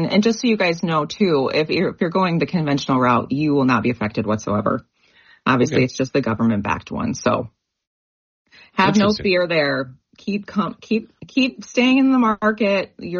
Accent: Grand Rapids, Michigan, United States; moved away as an adult; now in Minnesota, United States; when I moved here, you know, 5 years ago, I came from Michigan. I came from Grand Rapids, Michigan.

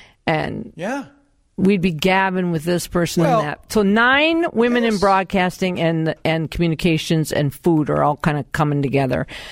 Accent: Minneapolis, Minnesota, United States; So I said … I was born and raised in Minneapolis. I went to Marshall U High School. I went to the University of Minnesota.

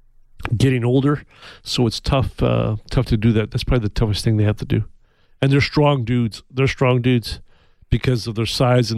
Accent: Santa Fe, New Mexico, United States; I grew up in Santa Fe, not too far from Santa Fe Downs

